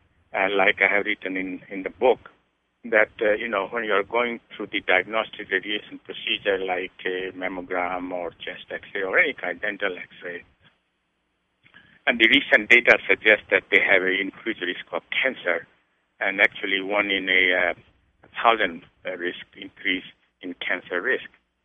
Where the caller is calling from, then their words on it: California, United States; also born or lived in Denver, United States; From California, the Center Field, California.